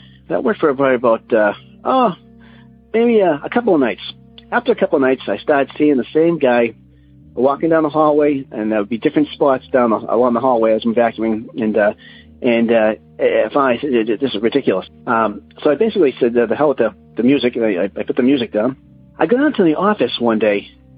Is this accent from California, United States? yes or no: no; Massachusetts, United States; I'm from Massachusetts.